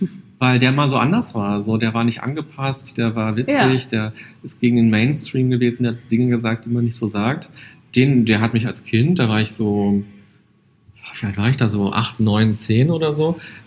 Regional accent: Berlin, Germany; Weil Berlin, ich bin ja Berliner.

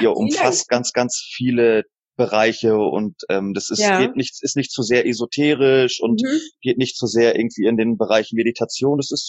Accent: Waren, Mecklenburg-Vorpommern, Germany; Ursprünglich aus Waren an der Müritz.

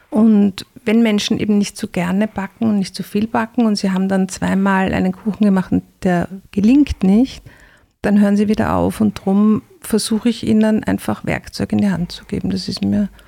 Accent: Vienna, Austria; Ich bin eben aus Wien, ich bin 56 Jahre alt, habe sehr früh Kinder bekommen, 3, und habe jetzt eine Enkeltochter und einen Enkel am Weg und habe 3-mal im Ausland gelebt

